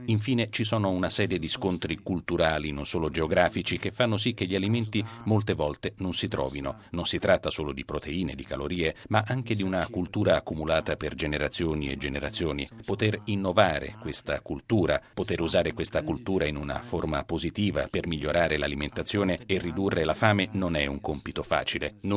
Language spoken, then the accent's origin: Italian; Brazil; la mia responsabilità verso il Brasile continua, non solo perché è il mio paese d'origine